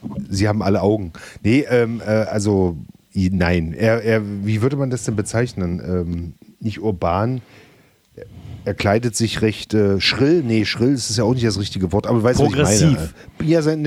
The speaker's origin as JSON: {"language": "German", "country": "Austria", "said": "wir kommen aus Österreich, wir sind 6 Leute zwischen 67 und 73."}